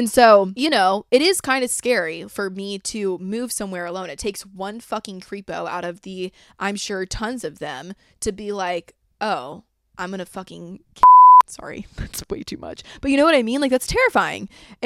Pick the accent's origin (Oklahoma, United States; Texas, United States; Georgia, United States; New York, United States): Georgia, United States; Atlanta; The only reason I'd really go to Atlanta is because it's my hometown and I know people there